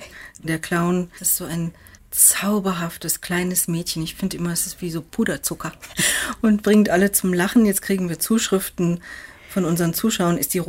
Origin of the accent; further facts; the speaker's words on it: Tehran, Tehran Province, Iran; now in Germany; Zehntausende Männer mit schwarzen Bärten zogen durch die Straßen Teherans und schrien Markbar Shah, Tod dem Schah. Wir flohen nach Deutschland.